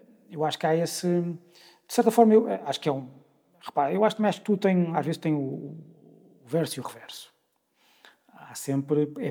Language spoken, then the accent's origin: Portuguese; Viseu, Portugal; eu nasci e cresci em Viseu. Ainda vivo lá, no centro, uhum, ainda lá, apesar de durante uma grande parte da semana estar no Porto e também e vir cá pelo menos um dia a Lisboa.